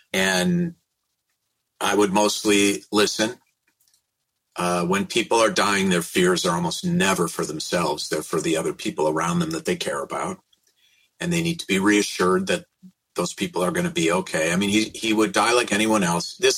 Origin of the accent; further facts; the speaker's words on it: St. Louis Park, Minnesota, United States; But we grew up in St. Louis Park, both of us.